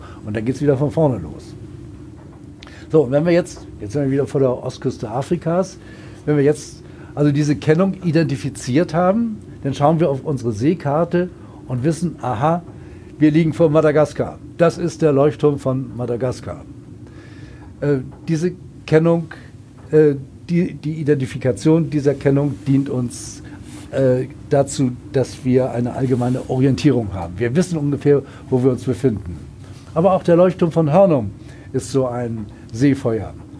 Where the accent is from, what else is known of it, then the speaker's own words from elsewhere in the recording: Hamburg, Germany; Ich komme selbst aus Hamburg